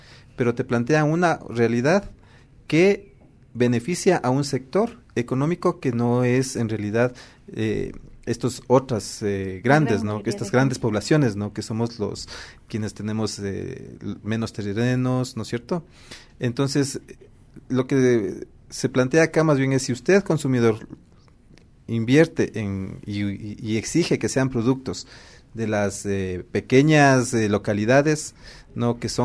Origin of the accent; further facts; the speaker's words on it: Ecuador; nosotros aquí como ecuatorianos, ecuatorianas, orgullosos de la diversidad